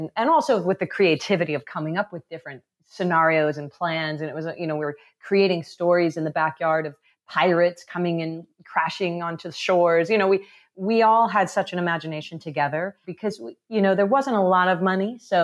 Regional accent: Missouri, United States; As I said, growing up in Missouri, you don't really get to experience that a lot.

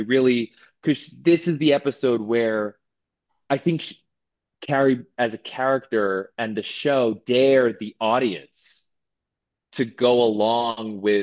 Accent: Manhattan, New York, United States; you know, I grew up in Manhattan

